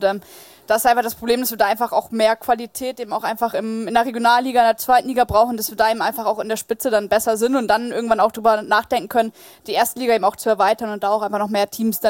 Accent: Bremen, Germany; Bin nahe meiner Heimat Bremen.

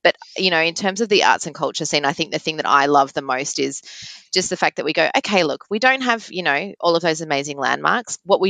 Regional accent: Melbourne, Victoria, Australia; I'm a bit biased because I'm born and bred in Melbourne.

